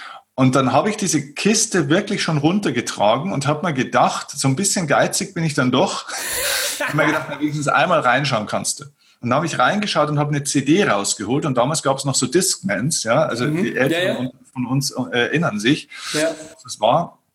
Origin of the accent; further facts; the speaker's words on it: Vilsbiburg, Bavaria, Germany; Dann habe ich mir den Kinosaal meiner Heimatstadt Vilsbiburg gemietet